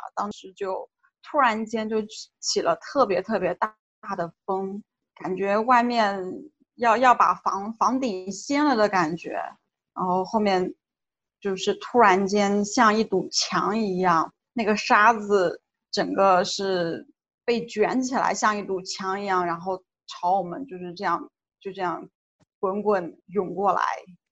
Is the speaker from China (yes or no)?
yes; China; moved away as an adult; now in Mali; 特别是从中国来到了马里，所以对我来说反差挺大的